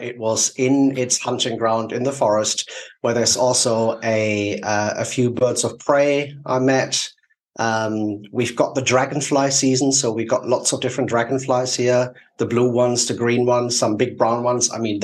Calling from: South East England, United Kingdom; I live in a forest. I'm very lucky. It's in the Surrey Hills in the south of England, Europe.

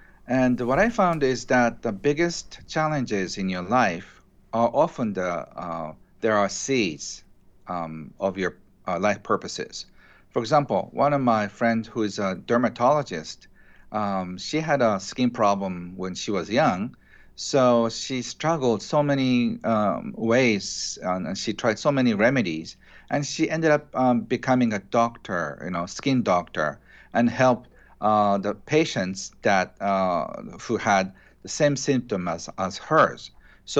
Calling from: Tokyo, Japan; I'm doing this from Tokyo. It's almost like the other side of the planet.

